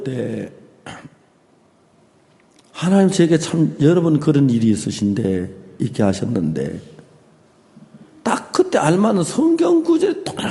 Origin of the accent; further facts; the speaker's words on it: South Korea; 내가 우리 한국 사람 김치 좋아하잖아.